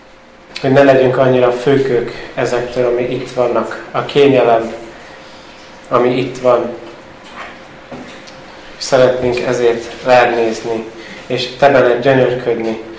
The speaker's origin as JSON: {"language": "Hungarian", "country": "Sweden", "tie": "born there", "second_language": "Hungarian", "said": "igazán nem vagyok magyar eredetileg. Anyukám az. Kint születtem Svédországban, és ezért kérem a megértést."}